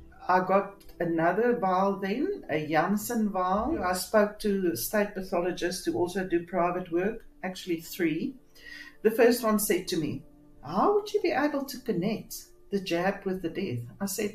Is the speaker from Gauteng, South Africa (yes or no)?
yes; Roodepoort, Gauteng, South Africa; I'm a lawyer from Roodepoort.